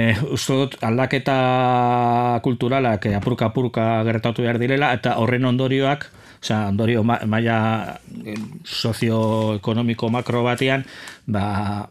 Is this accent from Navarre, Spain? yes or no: no; Bilbao, Basque Country, Spain; now in Laudio, Spain; bilbotarra naizela jaiotzez, nire bizitzaren ba, zati ondiena dero mondotela Bilboen bizitzen, baina azkenengo sei urteak edo ba, laudion